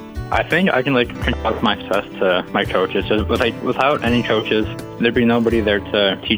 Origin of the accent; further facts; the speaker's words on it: La Ronge, Saskatchewan, Canada; I go to Churchill High School here in LaRonge. I come from LaRonge, and I am Woodland Cree. I'm not, I guess, as in touch as much culture as I could be, as I do have different birth parents.